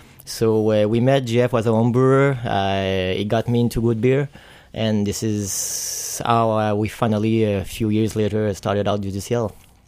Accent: Montreal, Quebec, Canada; I'm from Montreal, obviously.

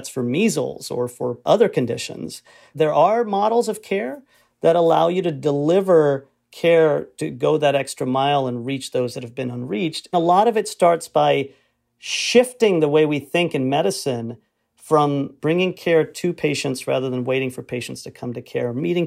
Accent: Liberia; I grew up in Liberia, which has one of the highest burdens of malaria in the world.

